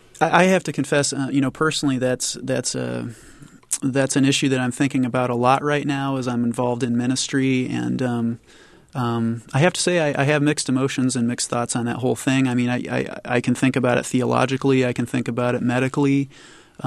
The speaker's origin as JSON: {"language": "English", "region": "Illinois", "country": "United States", "said": "I'm from Champaign County, and I remember when the drinking age was younger in Urbana."}